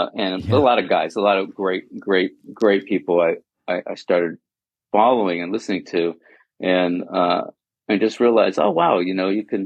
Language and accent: English; San Leandro, California, United States; And, I grew up in the East Bay in San Leandro, right. Next, like near the Oakland border there. And, it was a great place to grow up.